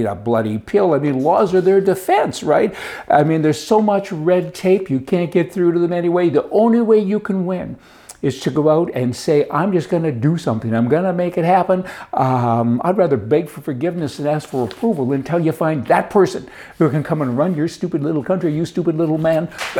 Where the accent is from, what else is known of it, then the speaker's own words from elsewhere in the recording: Canada; I'm Canadian. You guys are a bloody embarrassment to my country.